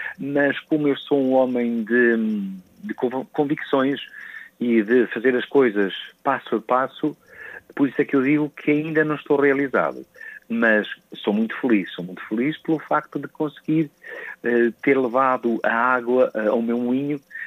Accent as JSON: {"language": "Portuguese", "town": "Real de Farminhão", "region": "Viseu", "country": "Portugal", "tie": "born or raised there", "said": "Mas eu sou natural de Real de Farminhão, Viseu. São aí que são as minhas raízes. É aí que eu fui, costuma-se dizer, feito. Foi aí que eu nasci em 1970."}